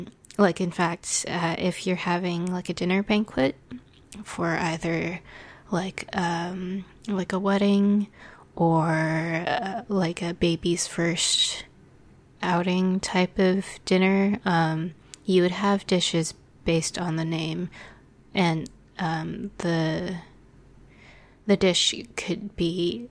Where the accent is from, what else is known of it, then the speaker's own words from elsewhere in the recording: Canada; first language Cantonese; English is a second language; So I am Chinese Canadian, and, I grew up knowing Cantonese